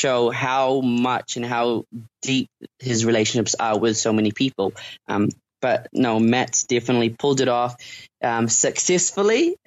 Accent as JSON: {"language": "English", "country": "New Zealand", "tie": "born or raised there", "said": "I go to New Zealand quite often actually, because it's my hometown."}